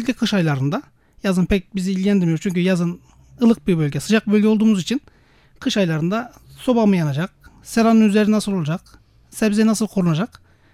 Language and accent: Turkish; Gülnar, Mersin, Turkey; Mersin Günlarlıyım. Silifke'de halk eğitimde çalışıyorum.